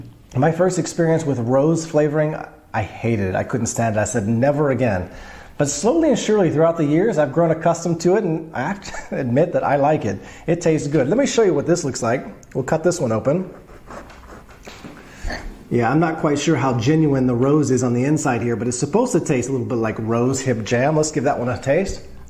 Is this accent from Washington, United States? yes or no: no; Texas, United States; also born or lived in Alabama; And again, growing up in Texas and Alabama, never had anything advokat flavored.